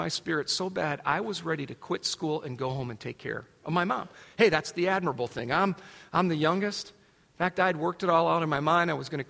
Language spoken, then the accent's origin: English; Adrian, Michigan, United States; Born and raised in Adrian, that's where my mom and dad pastored.